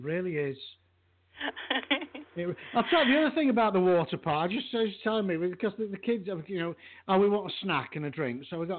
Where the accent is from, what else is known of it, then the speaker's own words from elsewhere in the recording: Yorkshire and the Humber, United Kingdom; born there; where I was born in Yorkshire